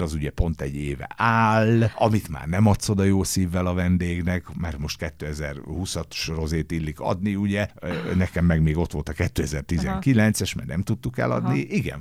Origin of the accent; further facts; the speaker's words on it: Újkígyós, Békés, Hungary; born there; Újkígyóson a szülőfalumban